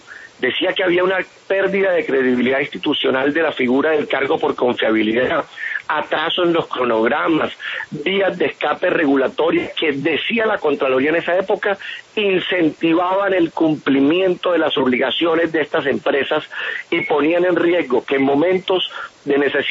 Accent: Colombia; ahora somos los colombianos

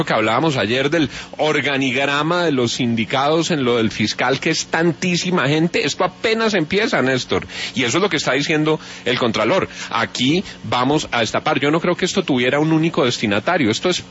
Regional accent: Colombia; lo recibo con alegría como colombiano

